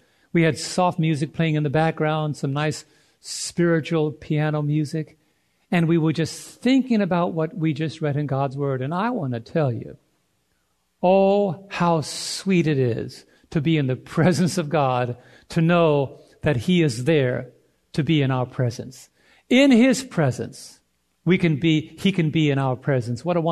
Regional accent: New York, United States; I am a New Yorker living in Southern Illinois. If you were raised in New York, you're never a former New Yorker because my mindset is always there.

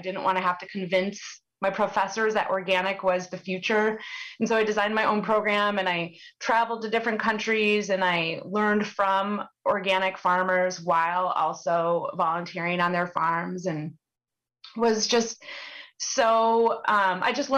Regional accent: Iowa, United States; I live in my hometown now in Northwest Iowa. We're surrounded by corn and beans, and unfortunately now a lot of hog confinement operations, but it wasn't always like that. And when I was a kid, I really grew up during the 1980s

